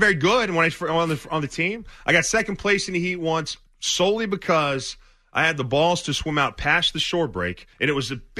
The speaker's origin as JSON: {"language": "English", "town": "San Diego", "region": "California", "country": "United States", "tie": "born or raised there", "said": "I grew up in San Diego. I went to high school in San Diego."}